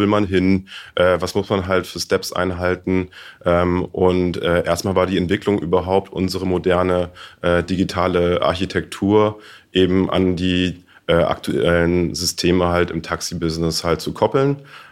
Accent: Hamburg, Germany; die Taxi-Community in meiner Heimatstadt Hamburg hier ist herzlich eingeladen

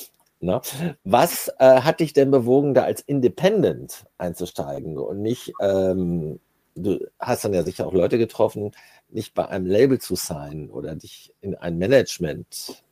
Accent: North Rhine-Westphalia, Germany; now in Hamburg, Germany; Ich komme aus der Region, bin aber jetzt in Hamburg.

